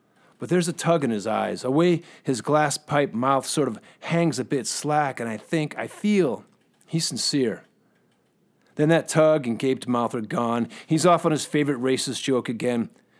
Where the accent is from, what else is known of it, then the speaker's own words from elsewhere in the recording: Lowell, Massachusetts, United States; I grew up in Lowell, Massachusetts. I'm from Massachusetts, in a town sort of, blue collar town like Gloucester.